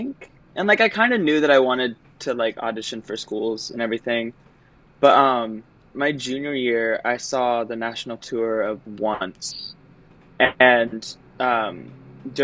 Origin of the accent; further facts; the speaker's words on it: Florida, United States; I am originally from Florida and grew up doing sports and then decided I wanted to do theater.